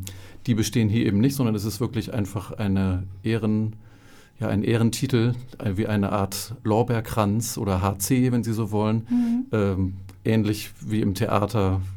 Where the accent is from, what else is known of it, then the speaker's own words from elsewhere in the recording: Bremen, Germany; born there; Also ich bin ja gebürtig aus Bremen